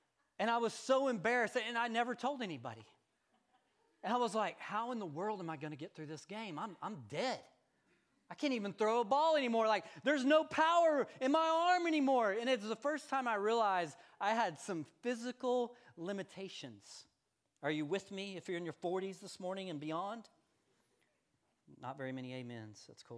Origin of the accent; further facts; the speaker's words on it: Woodward, Oklahoma, United States; in my setting in northwestern Oklahoma, where I grew up in Woodward, I was told and it was communicated to me that I could become anything that I wanted to be.